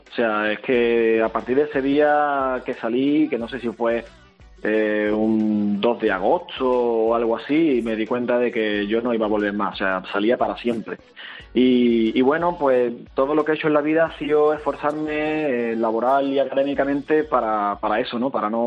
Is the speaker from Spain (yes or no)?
yes; Andalusia, Spain; yo creí que también como andaluz, ¿no?, en comparación con otras comunidades autónomas de España, también como